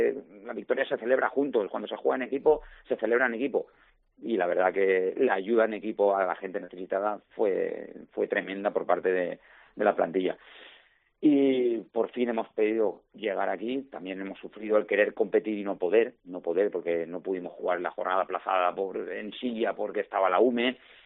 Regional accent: Torrent, Valencian Community, Spain; todos somos valencianos, pero yo hacia Torrent

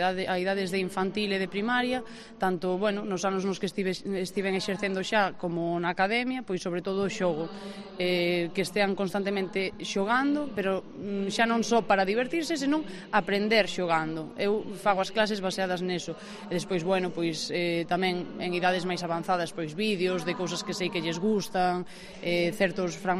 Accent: A Baña, Galicia, Spain; now in Santiago de Compostela, Spain; a miña aldea é a Baña

